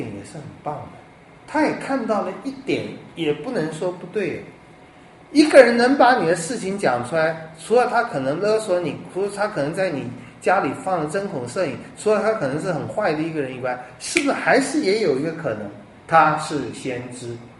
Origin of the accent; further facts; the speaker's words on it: Taiwan; 台湾人有很多的优点，我们很有礼貌，我们治理得很好，我们很会做生意，我们很会赚钱